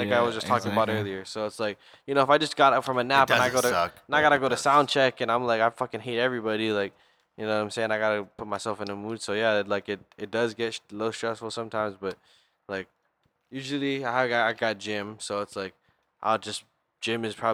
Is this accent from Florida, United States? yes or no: no; Hawaii, United States; Like, bro, I'm from Hawaii, you know what I mean?